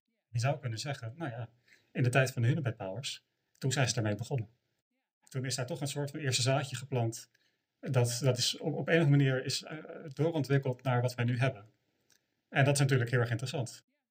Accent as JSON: {"language": "Dutch", "region": "North Holland", "country": "Netherlands", "lives_now": "Groningen, Netherlands", "said": "Ik woon in Groningen. Ik kom oorspronkelijk uit Noord-Holland. Maar ik woon al 15 jaar in Groningen."}